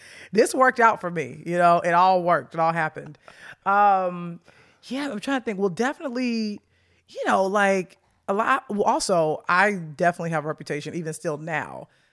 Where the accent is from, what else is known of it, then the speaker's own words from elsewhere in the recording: Chicago, Illinois, United States; Well, I grew up on the south side of Chicago, like right off of what people know Chicago. I grew up off of like 79th Street, off mm-hmm. of Dan Ryan.